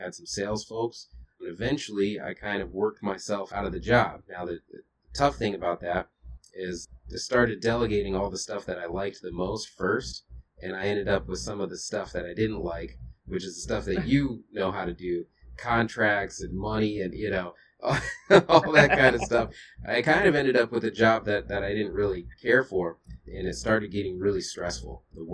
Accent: Kalamazoo, Michigan, United States; So, I grew up in Michigan, in a town called Kalamazoo, Michigan, and started to move around quite a bit with my family.

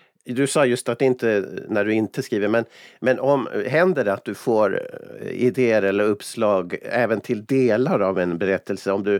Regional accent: Umeå, Västerbotten County, Sweden; så tar man kanske från min uppväxt i Umeå, pang, någon händelse där.

